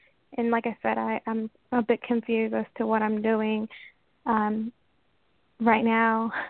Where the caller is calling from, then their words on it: Washington, United States; From Washington State.